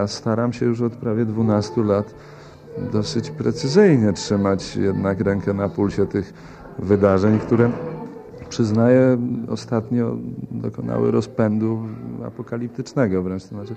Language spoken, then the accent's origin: Polish; Nowy Sącz, Lesser Poland, Poland; ja za licealnych moich czasów, kiedy to wychowywałem się w Nowym Sączu